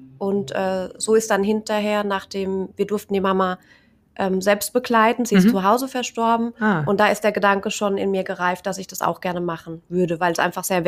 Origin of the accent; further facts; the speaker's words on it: Aschaffenburg, Bavaria, Germany; ich komme aus Aschaffenburg